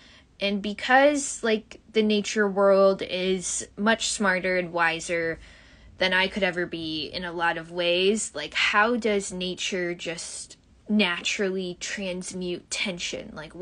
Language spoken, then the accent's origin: English; Chicago, Illinois, United States; accent: Chicago; My Chicago accent is having trouble with that word.